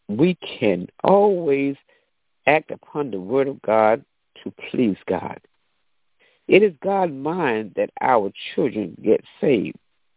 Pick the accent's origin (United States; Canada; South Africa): United States; the South; when I grew up in the South, my grandmother, I always talk about her, because she led us in the right direction.